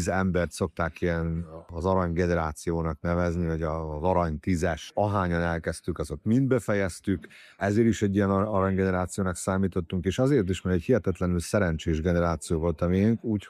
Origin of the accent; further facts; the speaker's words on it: Subotica, Vojvodina, Serbia; Furcsa világban nőttem fel, hogy a Szabadkán volt egy úgynevezett híres Risztics korszak